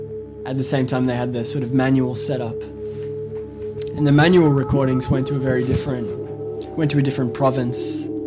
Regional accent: Australia; And I grew up in Australia, I always, you know, learn a lot about the region in Indonesia.

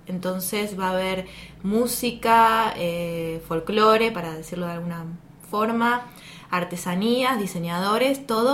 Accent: Mar del Plata, Buenos Aires Province, Argentina; Yo soy de Mar del Plata

